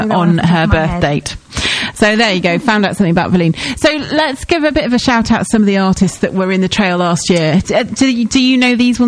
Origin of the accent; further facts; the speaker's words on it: Newcastle, North East England, United Kingdom; But it's like when I was brought up in Newcastle